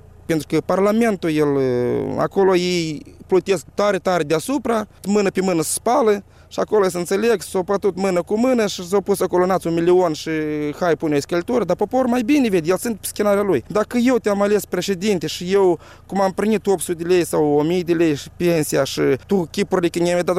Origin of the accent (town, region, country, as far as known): Moldova